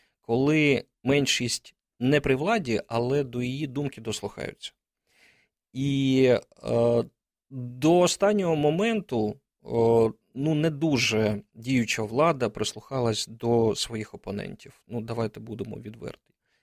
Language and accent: Ukrainian; Zaporizhzhia, Zaporizhzhia Oblast, Ukraine; Я сам з Запоріжжя.